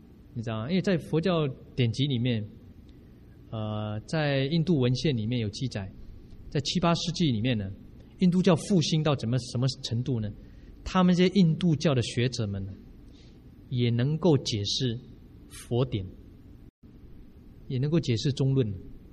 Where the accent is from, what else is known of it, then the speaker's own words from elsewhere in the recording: China; 我们中国文化本来就受儒家的影响